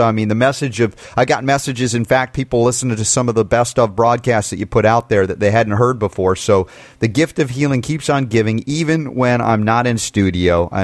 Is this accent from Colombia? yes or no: no; Jamaica; as a Jamaican. Yes, as a pigmentally challenged Jamaican